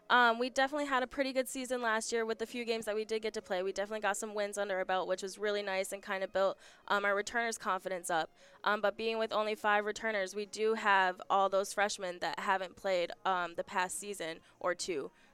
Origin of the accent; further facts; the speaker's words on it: Manistique, Michigan, United States; I'm from Manistique, which isn't that far from here, so I kind of know a little bit about the area pretty well. My family's actually from Brimley